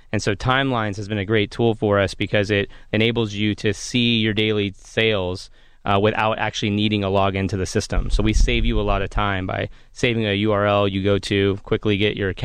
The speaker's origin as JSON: {"language": "English", "town": "Manchester", "region": "North West England", "country": "United Kingdom", "tie": "born there", "said": "my dad's from here. All his side of the family's from here. I was born in Manchester, England."}